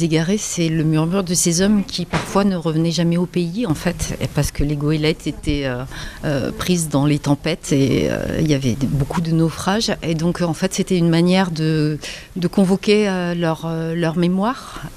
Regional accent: La Rochelle, Nouvelle-Aquitaine, France; On est de La Rochelle.

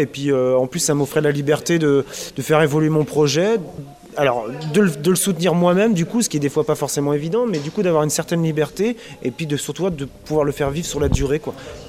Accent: Saint-Brieuc, Brittany, France; born there; now in Rennes, France; je suis né à Saint-Brieuc, qui est un pays gallo plutôt.

